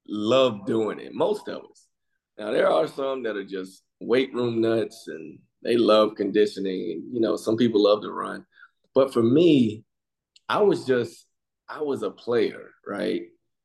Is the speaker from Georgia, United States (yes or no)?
yes; Georgia, United States; this is where I grew up in South Georgia.